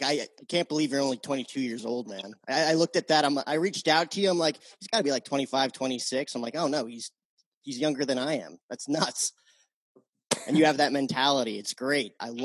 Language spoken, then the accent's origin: English; New Jersey, United States; I grew up back east in Jersey